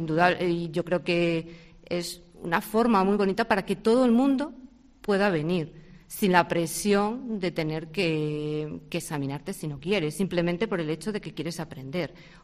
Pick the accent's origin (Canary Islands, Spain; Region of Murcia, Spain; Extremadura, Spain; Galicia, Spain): Extremadura, Spain; Plasencia; me enteré de que en Plasencia, de donde soy, pues se impartían estas clases